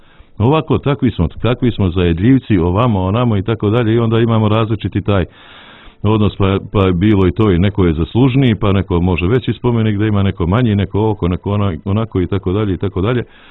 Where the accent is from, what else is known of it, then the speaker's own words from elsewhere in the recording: Montenegro; što bi rekli kod nas u Crnoj Gori.